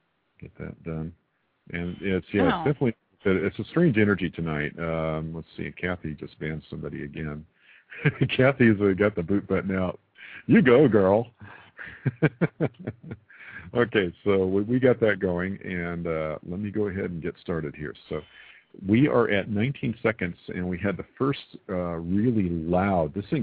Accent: Texas, United States; born there; I just wish, you know, I was born in Texas.

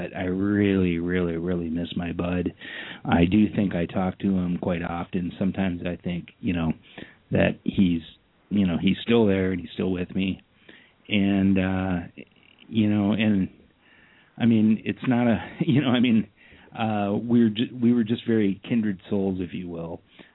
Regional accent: Salem, Oregon, United States; I'm from Salem, Oregon.

